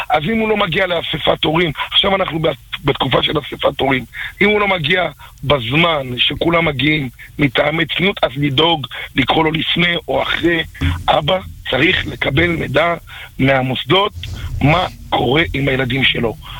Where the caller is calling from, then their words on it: Central District, Israel; אני מאזור המרכז.